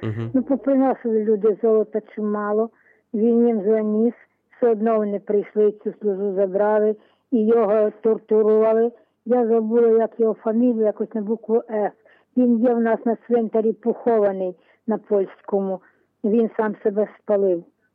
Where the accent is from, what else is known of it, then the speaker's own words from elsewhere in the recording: Zhytomyr Oblast, Ukraine; Я з Житомирщини, під Житомиром наше село було.